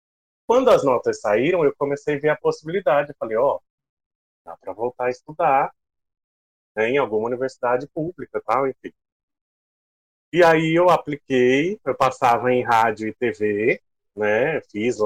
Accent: Ribeirão Preto, São Paulo, Brazil; also born or lived in Caruaru; eu costumo dizer que eu sou do Brasil, eu sou do mundo, eu sou, sei lá. Eu nasci em Ribeirão Preto há muito tempo atrás, mas eu já morei em Caruaru, Pernambuco, que é a terra da minha família

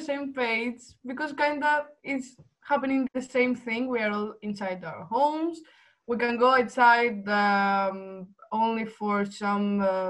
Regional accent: Greece; from Greece also.

